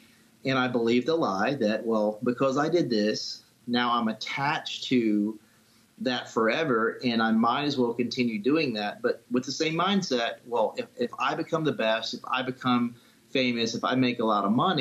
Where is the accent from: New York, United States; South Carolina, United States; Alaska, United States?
South Carolina, United States; also born or lived in Charlotte; But I was born in Charlotte, grew up in South Carolina.